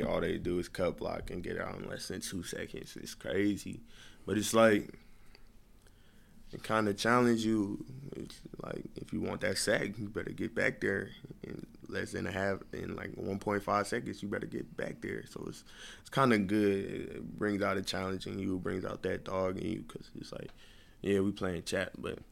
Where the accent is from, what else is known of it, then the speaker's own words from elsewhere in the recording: United States; born there; It's just me and, like, two of my brothers that was born in the States.